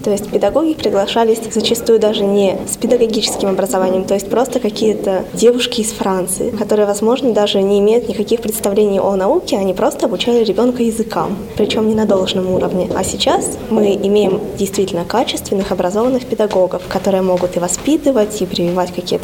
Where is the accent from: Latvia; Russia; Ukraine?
Russia; Izhevsk, Udmurtia; now in Veliky Novgorod, Russia; Я приехала в Новгород из Удмуртской республики, из города Ижевск.